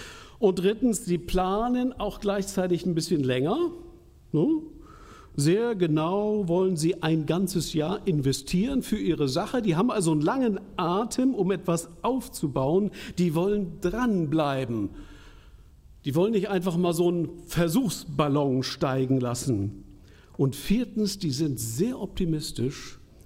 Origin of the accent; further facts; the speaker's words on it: Hamburg, Germany; ich komme aus Hamburg